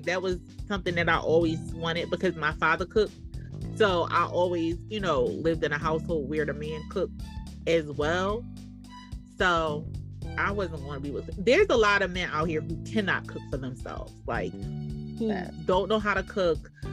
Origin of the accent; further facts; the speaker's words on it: Philadelphia, Pennsylvania, United States; I growing up in Philly, it's not in Philly. I feel like when we grew up, it wasn't really a lot of Haitian people around.